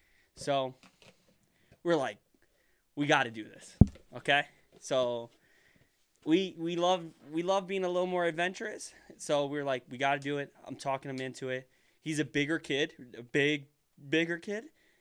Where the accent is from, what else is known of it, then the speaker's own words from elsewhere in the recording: Ohio, United States; Obviously, you guys know we're from Ohio.